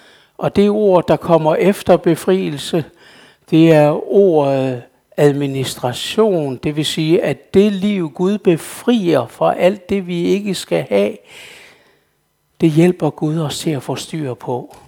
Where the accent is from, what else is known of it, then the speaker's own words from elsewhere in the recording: Ribe, Region of Southern Denmark, Denmark; born there; now in Copenhagen, Denmark; jeg er ikke rigtig københavner. Jeg er faktisk født i Ribe Sogn, så jeg er født meget tæt på her.